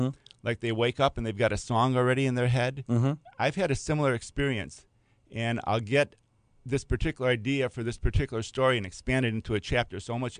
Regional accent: Wisconsin, United States; there's some early references to being a youngster growing up in Wisconsin.

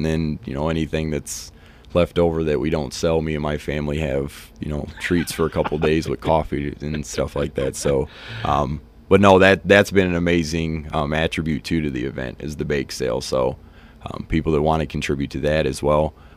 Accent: Fort Wayne, Indiana, United States; me and my brother growing up in Fort Wayne, diehard Notre Dame fans

